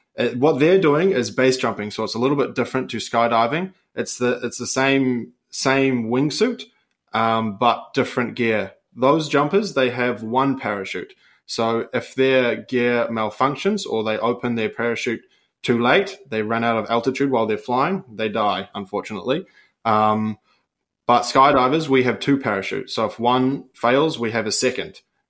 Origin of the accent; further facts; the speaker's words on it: New Zealand; I would preface that by saying I'm a Kiwi.